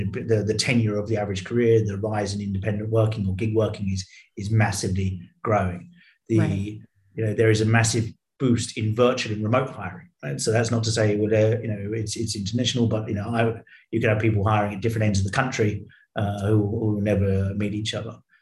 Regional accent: United Kingdom; now in Singapore; I'm obviously British, I live in Singapore, I've worked in the States and France and Spain, right?

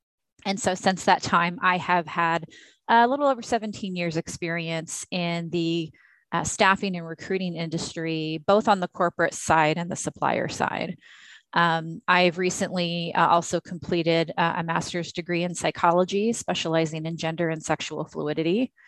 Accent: Arkansas, United States; also born or lived in Texas; I grew up in a lower class, blue collar family. I was raised in the South in Arkansas and Texas.

